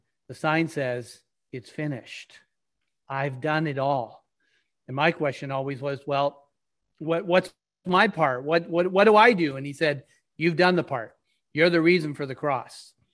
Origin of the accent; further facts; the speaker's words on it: Thunder Bay, Ontario, Canada; I was born and raised in Thunder Bay, which is not the end of the world, but you can see it from there. It's a long 2-day drive from Toronto.